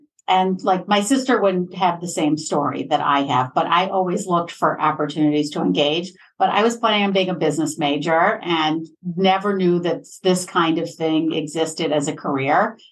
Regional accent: Fort Lauderdale, Florida, United States; also born or lived in New Jersey; It's where I grew up. I was born in New Jersey, actually, just down the street from where you are now. I think I consider myself a New Yorker in my mind. My parents are New Yorkers, and I moved to South Florida for middle school and high school.

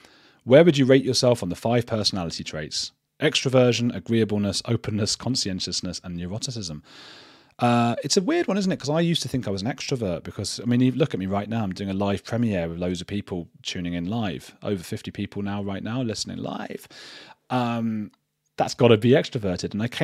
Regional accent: Watford, East of England, United Kingdom; also born or lived in Germany / Colombia; now in Bristol, United Kingdom; where I am in England. That's Bristol. At the moment, I'm from Watford, though.

